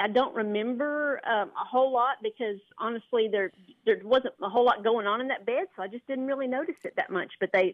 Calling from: Texarkana, Arkansas, United States; Well, I'm in Texarkana. I'm calling from the Arkansas side. That's where I live.

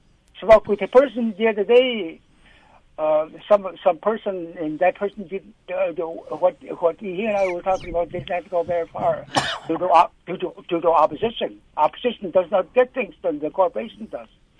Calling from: Alaska, United States; I'm calling from East Alaska.

